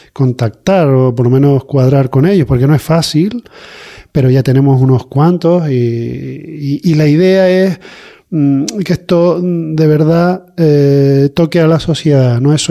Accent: Canary Islands, Spain; su parte de la niñez la vivió en Fuerteventura, como yo, que soy majorero

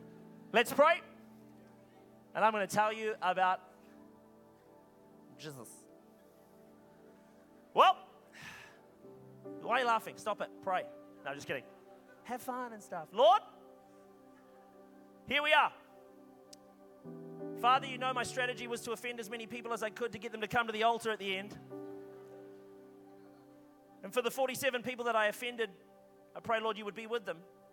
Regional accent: Scotland, United Kingdom; Like, you got to understand, I'm Scottish.

